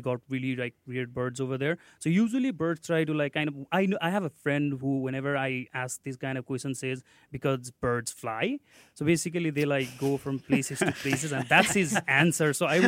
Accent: Nepal; English is a second language; So I am originally from Nepal

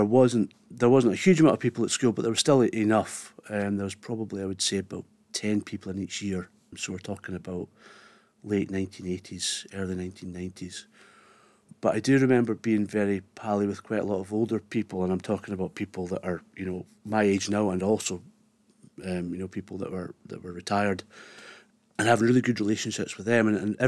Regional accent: Carradale, Scotland, United Kingdom; thinking back to growing up in Carradale

